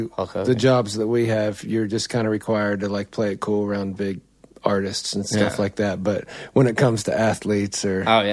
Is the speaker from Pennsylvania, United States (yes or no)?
yes; Pennsylvania, United States; I grew up in Pennsylvania